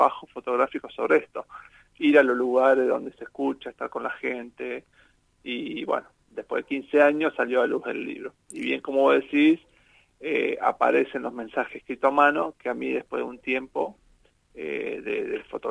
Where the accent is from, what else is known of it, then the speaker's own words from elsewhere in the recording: Santa Fe, Argentina; now in Bariloche, Argentina; yo vivo en Bariloche, estoy aquí desde el año 2002, vengo de Santa Fe